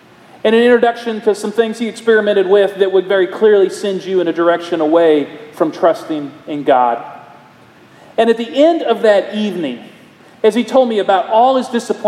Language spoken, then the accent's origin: English; Iowa, United States; We talked about the big world that he grew up in Dallas and the small world that I grew up in Iowa.